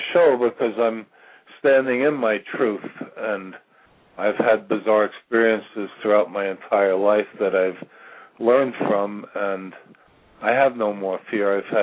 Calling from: Virginia, United States; I'm calling from Virginia

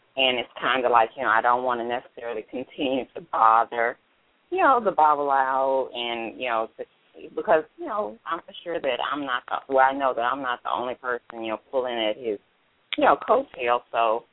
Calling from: Oakland, California, United States; I'm calling from Oakland, California.

